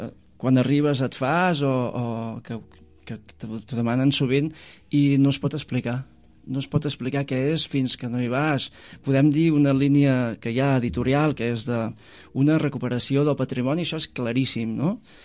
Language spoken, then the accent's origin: Catalan; Cal Rosal, Catalonia, Spain; quan jo sóc de Cal Rosal, on hi ha el convent, fa 28 anys que vaig començar el projecte, però és que jo estudiava allà